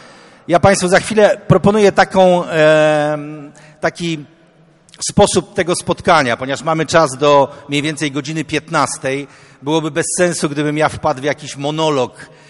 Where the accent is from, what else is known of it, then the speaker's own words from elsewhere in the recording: Kielce, Świętokrzyskie Voivodeship, Poland; born there; z cesarskiego cięcia urodziłem się w Kielcach. Stąd pozdrawiam wszystkich z Gór Świętokrzyskich, bo czuję się lokalnym patriotą.